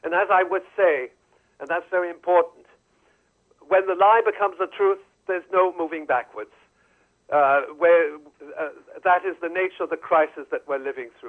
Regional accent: Wales, United Kingdom; born there; I was born in Wales and I'm British

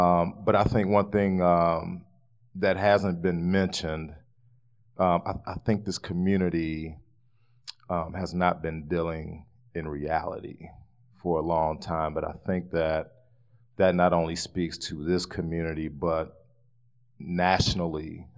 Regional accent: Madison, Wisconsin, United States; born there; I'm on the south side of Madison. I was born in Methodist Hospital.

